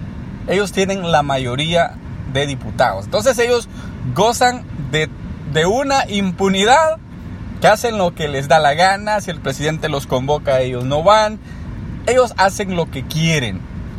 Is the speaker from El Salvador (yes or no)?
yes; El Salvador; como pueblo salvadoreño